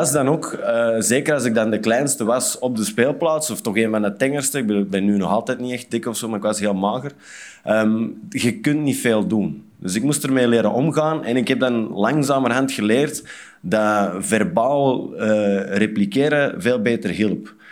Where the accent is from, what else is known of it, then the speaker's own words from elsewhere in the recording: Zwijndrecht, Antwerp, Belgium; now in Antwerp, Belgium; ik woon wel in Antwerpen, maar ik ben niet echt van Antwerpen. Ik kom eigenlijk van Zwijndrecht.